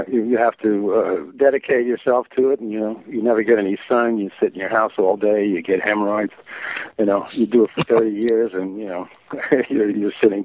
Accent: New York City, New York, United States; moved away as an adult; now in Los Angeles, United States; I grew up in New York City, the old country, Queens, Ozone Park, right behind Aqueduct Racetrack. And I moved after college.

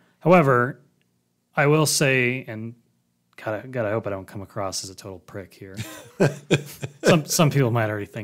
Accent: United States; just speaking as an American, I do believe it's a very American belief in the way the game is played here in America.

